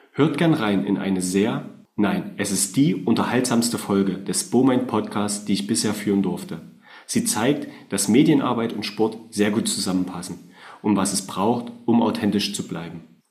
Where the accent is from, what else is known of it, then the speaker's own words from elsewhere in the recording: Saxony, Germany; moved away as an adult; Also ich bin ja auch Sachse und seit 2008 hier.